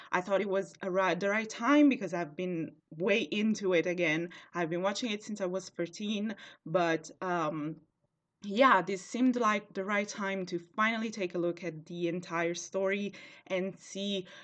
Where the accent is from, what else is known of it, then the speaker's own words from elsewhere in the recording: Italy; English is a second language; So as I said, I'm from Italy, which means that my approach to Supernatural might be a little weird